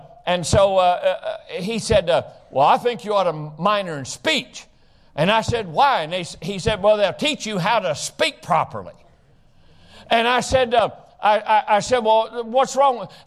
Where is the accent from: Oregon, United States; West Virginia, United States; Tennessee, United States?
West Virginia, United States; I'm originally from West Virginia, stereotypical West Virginia. That's where I'm from. I'm a hillbilly.